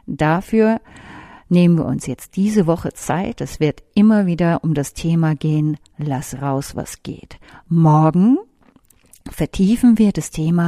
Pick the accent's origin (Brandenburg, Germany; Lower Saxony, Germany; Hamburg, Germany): Hamburg, Germany; Also ich bin ja Hamburgerin